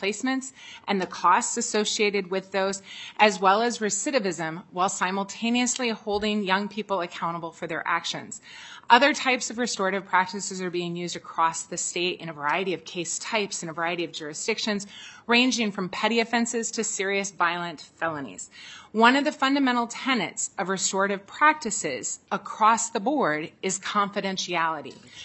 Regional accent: Minnesota, United States; I'm from Yellow Medicine County, which is actually a small county in western Minnesota.

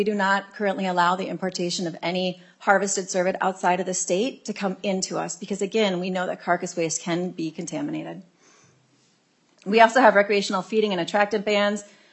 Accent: Minnesota, United States; so I'm extremely proud when I travel around, go to different conferences, and be able to say that I'm from Minnesota because we care here.

